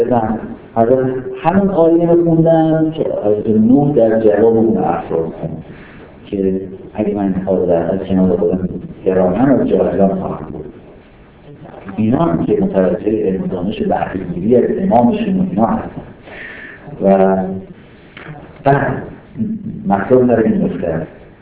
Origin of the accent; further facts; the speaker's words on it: Iran; نه اینکه تفاخر برگزار بدیم که حالا ما ایرانیم